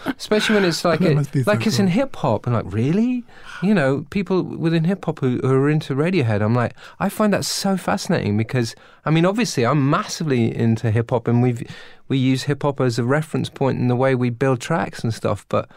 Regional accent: United Kingdom; I mean, I'm British, right?

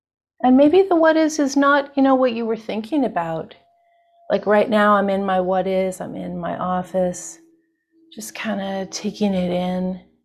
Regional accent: Seattle, Washington, United States; I grew up in Seattle, so, you know, may not be exactly the same now, but it's kind of gray and it's kind of wet.

